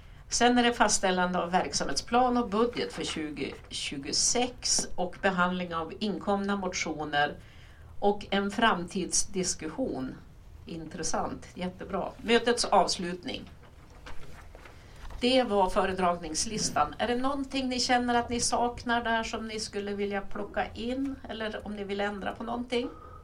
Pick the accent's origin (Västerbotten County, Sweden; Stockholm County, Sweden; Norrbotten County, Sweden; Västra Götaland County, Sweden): Västerbotten County, Sweden; så kommer jag från Västerbotten, är bosatt i Umeå